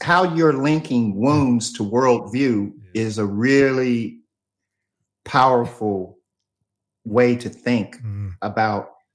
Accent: United States; Growing up in America and ultimately going to prison for choices that I made

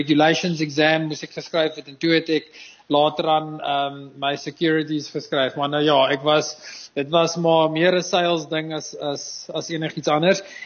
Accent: Pietermaritzburg, KwaZulu-Natal, South Africa; Ek het groot geword in Pietermaritzburg Bay. Ek het op 'n plaas groot geword. Ons het citrus en melk beeste gehad.

